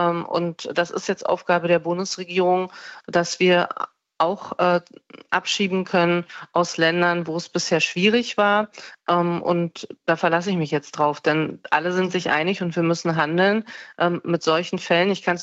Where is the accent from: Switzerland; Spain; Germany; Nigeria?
Germany; East Germany; Als Ostdeutsche kann ich nur sagen